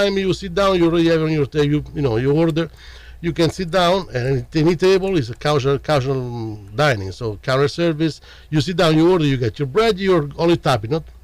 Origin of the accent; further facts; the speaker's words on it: Rome, Lazio, Italy; moved away as an adult; I come from Rome mm-hmm. and grew up in Rome and worked in central Rome many years. Then I left Italy when the Euro came.